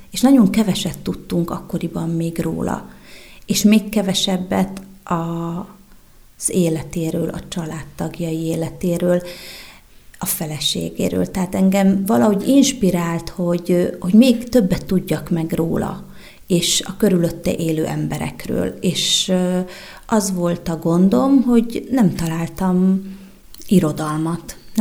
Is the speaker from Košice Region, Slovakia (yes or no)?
yes; Gemerská Hôrka, Košice Region, Slovakia; now in Košice, Slovakia; de én nem vagyok kassai születésű, tehát én gömörhorkai vagyok, egy kis gömöri faluból származom, és Kassán élek 25 éve